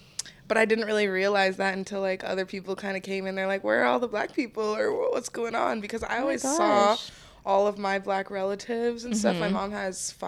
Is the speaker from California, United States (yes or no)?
no; Denver, Colorado, United States; Well, I'm born and raised in Denver, Colorado. My dad is from Colorado. He is my white half.